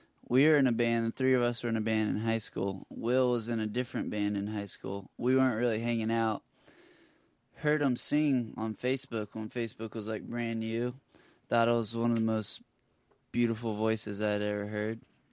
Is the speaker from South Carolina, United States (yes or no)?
yes; Anderson, South Carolina, United States; because I grew up in Anderson, South Carolina, about 300 miles away